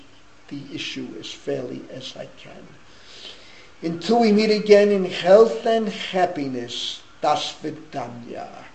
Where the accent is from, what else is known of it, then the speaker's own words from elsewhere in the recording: United States; I was in the rabbinate. I grew up in America.